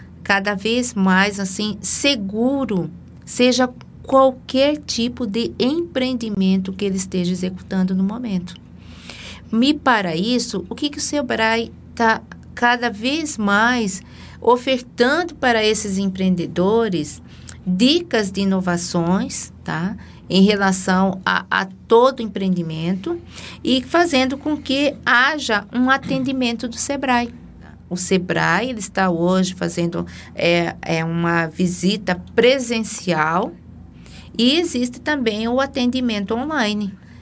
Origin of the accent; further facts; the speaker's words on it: Cuiabá, Mato Grosso, Brazil; Sou cuiabana de Chapa e Cruz, com muito orgulho.